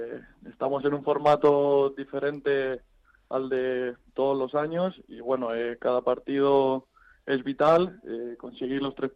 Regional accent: Sonseca, Castilla-La Mancha, Spain; Bueno, yo he tenido la suerte de criarme con los goles

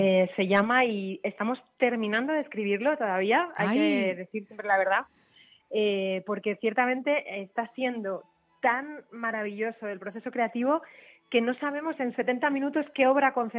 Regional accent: Madrid, Community of Madrid, Spain; Como madrileña que soy

